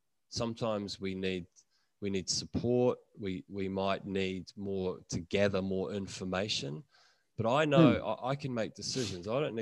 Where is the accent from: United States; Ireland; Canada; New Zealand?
New Zealand; you know, one of the classic things in English language, and I'm a New Zealander, and I find that New Zealanders are, you know, superstars at this particular form of speaking.